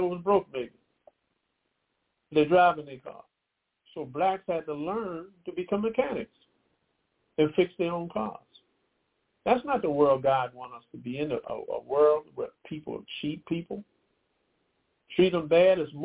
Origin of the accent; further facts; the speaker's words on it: United States; I'm not interested in being African. I'm an American.